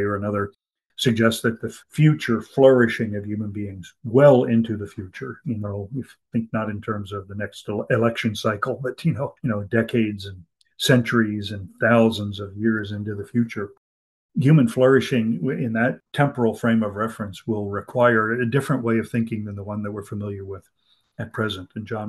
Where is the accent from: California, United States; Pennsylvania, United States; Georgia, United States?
Pennsylvania, United States; Philadelphia; born there; So we can say with definiteness that I was born in Philadelphia